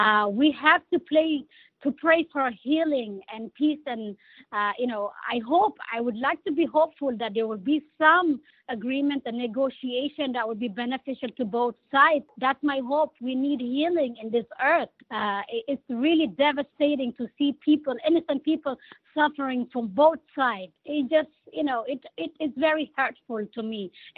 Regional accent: Southern District, Israel; also born or lived in Ethiopia; I originally from Ethiopia, but I grew up in Israel all of my life. Actually, some of the kibbutzes, Kibbutz Alumim in the south, I grew up there. I have family in Ashkelon, which been bombarded as well. So I am from a little bit of everywhere in Israel.

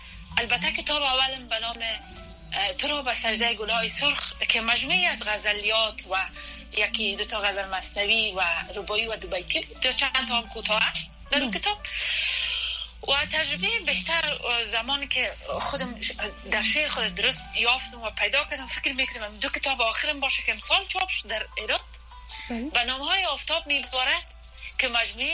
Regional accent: Kabul, Afghanistan; moved away as an adult; در شهر کابل به دنیا آمدیم و دوره مکتب در افغانستان خواند

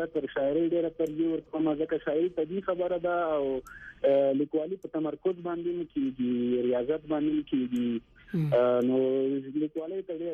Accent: Paktia, Afghanistan; نه زه د پکتیا یم پکتیا ولایت په ستکرم ولسوالۍ یم ستکرم ولسوالۍ کې د تاخیل کې

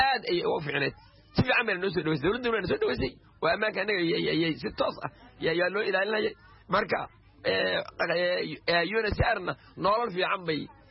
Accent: Luuq, Gedo, Somalia; now in Kenya; waxaan halkeenay luuq meeji keliya ah aan ku barbaaray indhaha kula qaaday luuq baan joogay 91

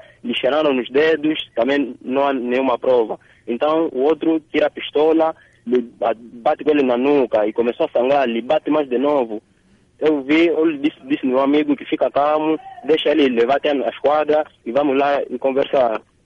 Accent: Angola; nós, como angolano, povo autóctone

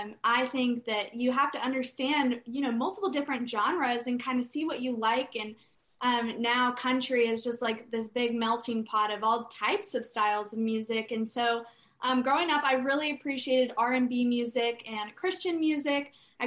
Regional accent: South Carolina, United States; Just with growing up in South Carolina and sticking to my country roots, I knew that country music was truly where my heart was.

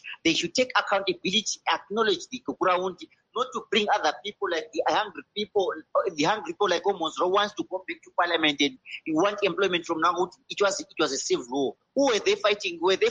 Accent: Matabeleland, Zimbabwe; English is a second language; I'm a leader from Matabele. I'm 35 years old.

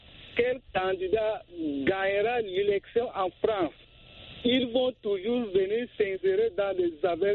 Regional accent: Chad; now in Cameroon; je suis Tchadien qui vit au Cameroun.

